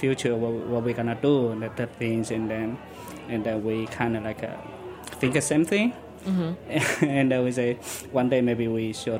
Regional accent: Fujian, China; English is a second language; now in New York, United States; I'm from the South China. It's actually I born from Fujian, the Fujian, and I came to like early 90s. I came to the New York with the family

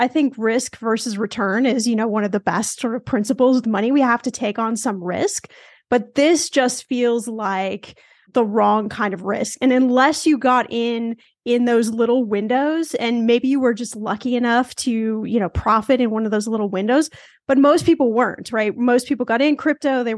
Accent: Los Angeles, California, United States; You know, we've got, I'm from Los Angeles, you know, the Staples Center, which it will always be the Staples Center to me, where the Lakers used to play

